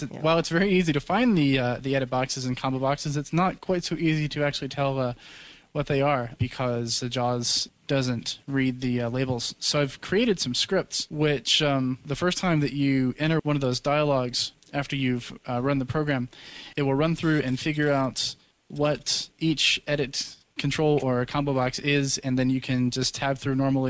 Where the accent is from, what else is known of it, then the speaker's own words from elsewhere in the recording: Fayetteville, Arkansas, United States; from Arkansas.